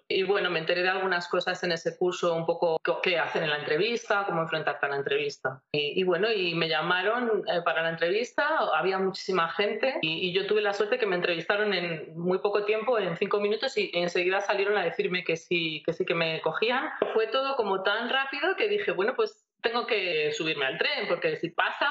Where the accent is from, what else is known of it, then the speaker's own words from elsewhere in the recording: Valladolid, Castile and León, Spain; y soy de Valladolid, pero bueno, toda la vida he estado viajando mucho